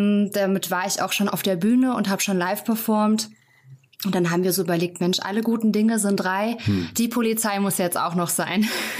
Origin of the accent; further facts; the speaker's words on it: Burghaun, Hesse, Germany; also born or lived in Fulda; Genau, ich bin ein Burkauner Mädchen und bin dort auch aufgewachsen. Meine Eltern haben dort ein Haus gekauft.